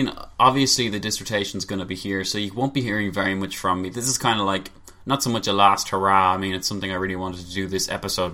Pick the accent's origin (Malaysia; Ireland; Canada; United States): Ireland; I mean, we are Irish after all.